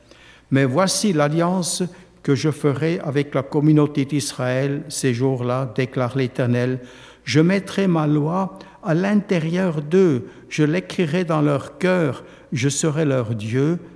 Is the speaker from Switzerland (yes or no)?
yes; Switzerland; l'Église réformée où j'ai grandi en Suisse.